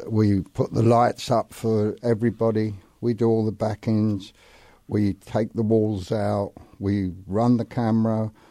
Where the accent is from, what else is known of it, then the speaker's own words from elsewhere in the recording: Shepperton, South East England, United Kingdom; born there; I was born in Shepperton, which is in South London. And the one thing we had there was a big film studios, which was actually the only place of work in our village.